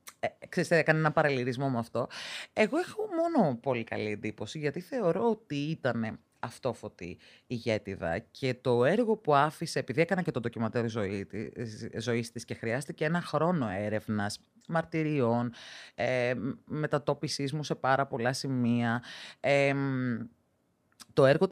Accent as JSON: {"language": "Greek", "town": "Rhodes", "region": "South Aegean", "country": "Greece", "tie": "born or raised there", "said": "Καταρχήν είμαι 32 χρονών. Κατάγομαι μισή από Ρόδο, μισή από Κύπρο."}